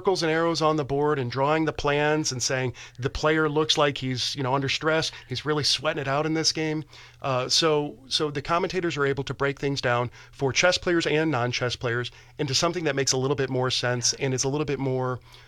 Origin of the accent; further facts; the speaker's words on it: United States; So as an American, of course, I'm rooting for my three hometown heroes.